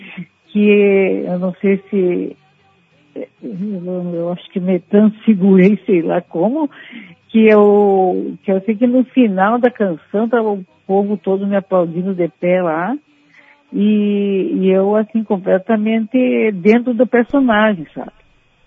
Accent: Uruguaiana, Rio Grande do Sul, Brazil; mas com o pessoal do Uruguaiana, né, onde nasci, me criei, né.

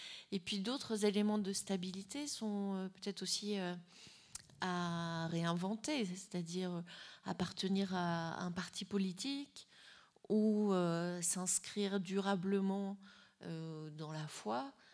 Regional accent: France; je parle, j'allais dire pour ma paroisse, mais en tant que Française

